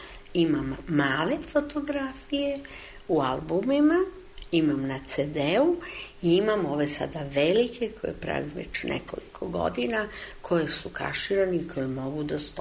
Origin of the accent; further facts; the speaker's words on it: Belgrade, Serbia; Rođena sam u Beogradu i naravno posebno mi je drag svaki deo grada, ali najviše centar, jer tu sam najviše živela.